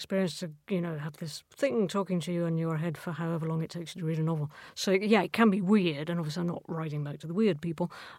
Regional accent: Scotland, United Kingdom; as a Scottish person, you're just going, oh, my God

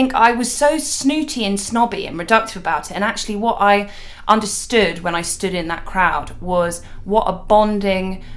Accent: London, United Kingdom; I grew up really near Wembley Stadium, and I constantly felt the fear of kind of big crowds at football matches.

